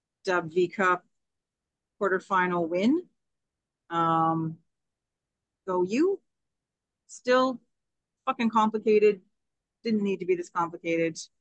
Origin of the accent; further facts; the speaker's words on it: Canada; I'm starting to feel a little bit picked on as a Canadian soccer fan.